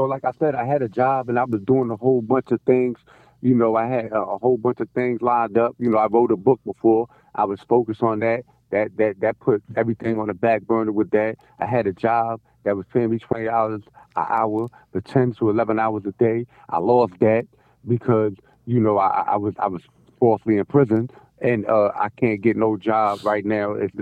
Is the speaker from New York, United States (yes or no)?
yes; New York City, New York, United States; So look, I'm from Spanish Harlem. You hear me? I just lived in the Bronx